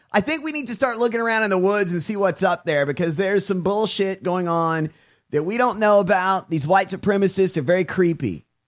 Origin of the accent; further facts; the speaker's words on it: the South, United States; Well, I'm from the South. I don't know if I've ever mentioned that on the show